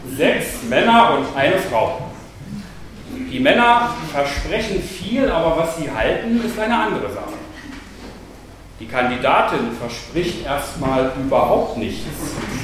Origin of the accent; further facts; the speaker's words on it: Berlin, Germany; born there; Ich bin ja gebürtiger Berliner. Und immer, wenn ich zurückkomme von Berlin, dann sagt meine Frau, ich würde Berlinern.